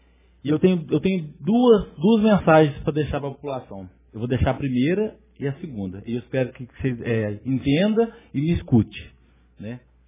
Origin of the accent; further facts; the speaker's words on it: Jaci, São Paulo, Brazil; sou de Jaci, todo mundo sabe dos meus familiares